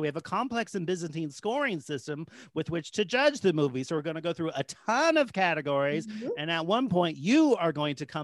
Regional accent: California, United States; Like, I used to be the channel growing up in the Bay Area was 44, which would show like the weekend movie.

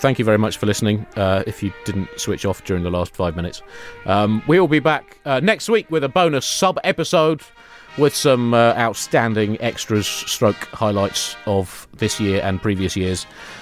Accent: United Kingdom; He did ask me, as a British person, if I had any regrets over the way we conducted witchcraft trials in North America in the late 17th century.

